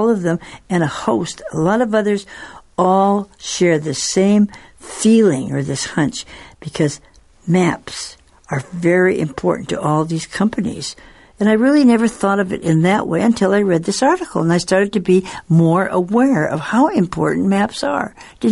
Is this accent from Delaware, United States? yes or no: no; Seattle, Washington, United States; Well, kind of, you know, since I'm from Seattle, I kind of have to give Amazon a little push.